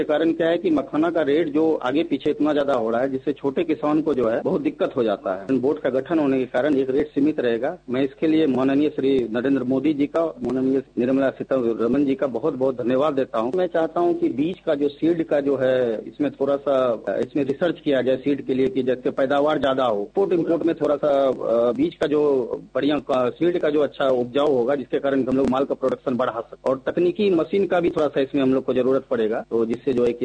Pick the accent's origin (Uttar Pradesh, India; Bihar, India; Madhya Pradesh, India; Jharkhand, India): Bihar, India; मैं हरदा से हूँ, पूर्णिया डिस्ट्रिक्ट, और मैं मखाना उत्पादक हूँ।